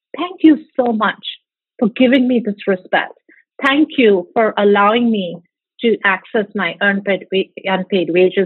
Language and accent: English; India; moved away as an adult; now in New York, United States; Well, I moved from India to New York in 1990 to study, and one day to be able to do a podcast with Megan.